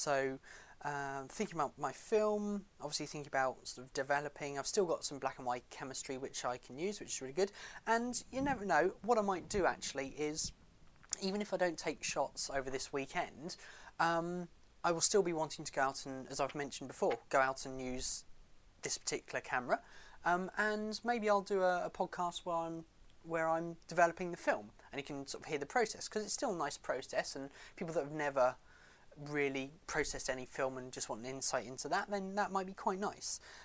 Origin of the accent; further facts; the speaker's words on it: United Kingdom; What can I say? I'm British.